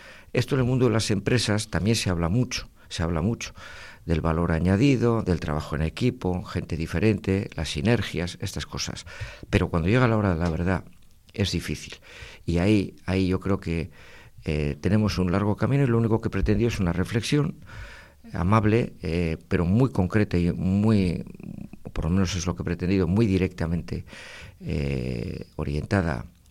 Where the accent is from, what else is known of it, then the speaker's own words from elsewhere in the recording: Bilbao, Basque Country, Spain; Yo soy bilbaíno, pero no. Las bilbainadas no llegan a tanto.